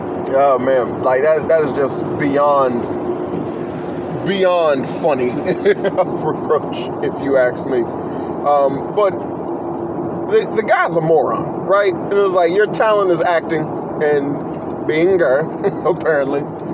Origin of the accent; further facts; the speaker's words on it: Chicago, Illinois, United States; I'm from Cook County. I was born in Cook County Hospital, so I'm from Chicago.